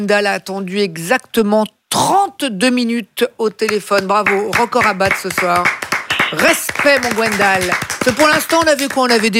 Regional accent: Italy; je suis italien. Ma mère est calabraise du sud de l'Italie. Et elle est d'une ville au sud de Naples.

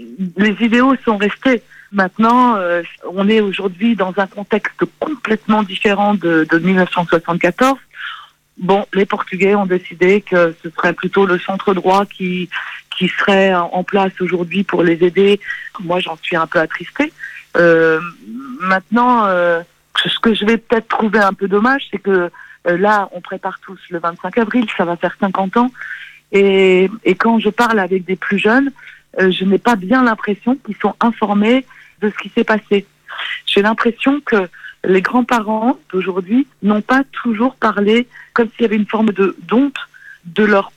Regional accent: France; c'était le pays de mes racines, même si je suis d'une mère française et que j'ai grandi en France.

